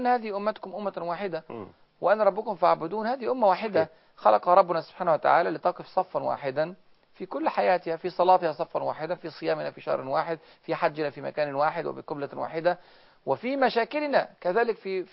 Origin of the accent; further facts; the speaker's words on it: Egypt; احنا مصريين